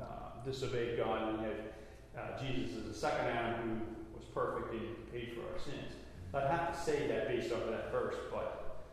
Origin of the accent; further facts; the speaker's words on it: Germany; I'm from Germany, and I'm German, and that's what it is.